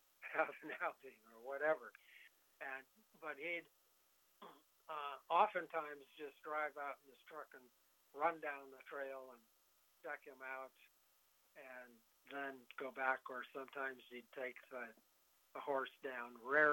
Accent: Los Altos Hills, California, United States; I grew up in Los Altos Hills where we had 6 acres, and it was a pasture.

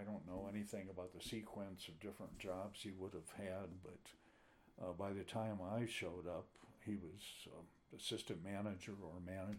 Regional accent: Cleveland Heights, Ohio, United States; born there; I can never remember whether I was born in Cleveland Heights, Ohio, or Shaker Heights, Ohio. I think we were living in Cleveland Heights, and next door is Shaker Heights.

